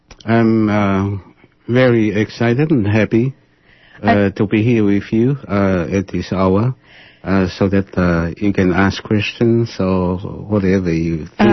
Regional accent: Tonga; Yes, the name of my country is Tonga.

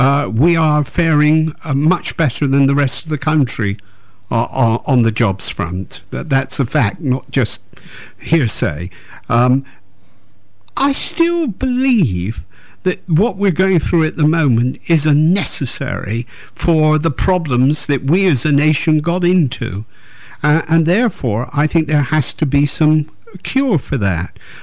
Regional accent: Bristol, South West England, United Kingdom; I want a city that we're proud to say, I come from Bristol.

